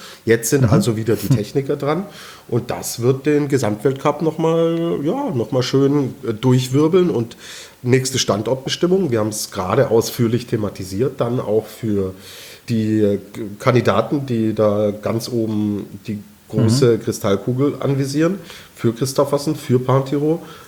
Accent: Austria

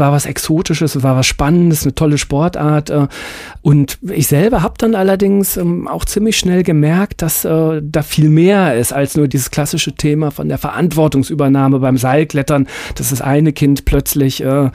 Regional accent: Rhineland, Germany; weil es gab es damals in den Jahren, zumindest bei uns im Rheinland, noch überhaupt gar nicht.

